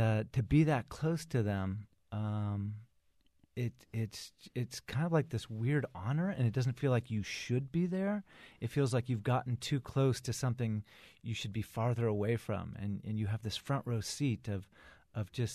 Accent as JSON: {"language": "English", "town": "Los Angeles", "region": "California", "country": "United States", "said": "And, you know, I'm from Los Angeles."}